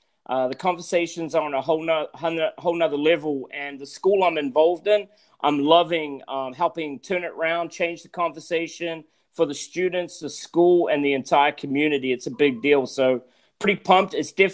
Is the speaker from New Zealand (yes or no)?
yes; New Zealand; moved away; Well, I'm originally from New Zealand. I'm a Kiwi.